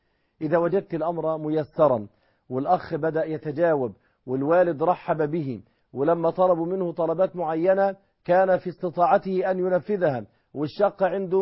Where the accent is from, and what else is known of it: Egypt